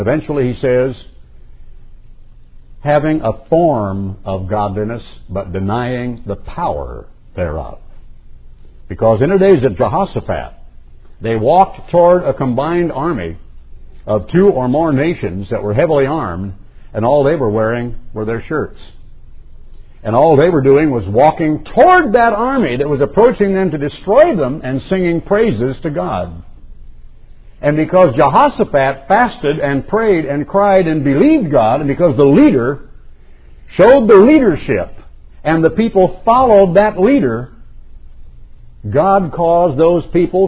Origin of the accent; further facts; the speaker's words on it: United States; I got to tell you, as an American, I am so thankful